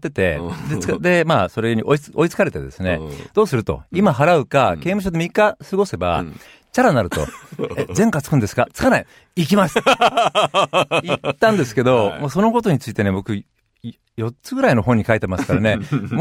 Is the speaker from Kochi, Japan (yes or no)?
no; Yokohama, Kanagawa, Japan; 横浜っていう特殊なところで、まあ、生まれ育ったことと